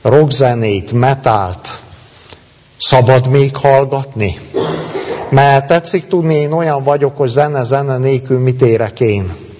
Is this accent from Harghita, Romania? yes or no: no; Körösfő, Cluj County, Romania; én Kalotaszegen úgy nőttem fel